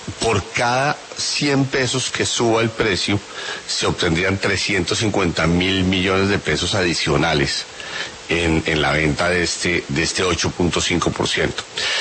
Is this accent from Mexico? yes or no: no; Colombia; Ecopetrol es de todos los colombianos, que somos los dueños del Estado.